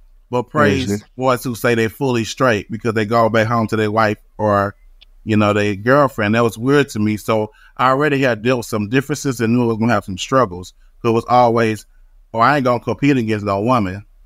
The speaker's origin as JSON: {"language": "English", "town": "Opelousas", "region": "Louisiana", "country": "United States", "lives_now": "Fort Worth, United States", "said": "I'm from Opelousas, Louisiana. So I'm a country boy, but I stay in Fort Worth, Texas, out of DFW."}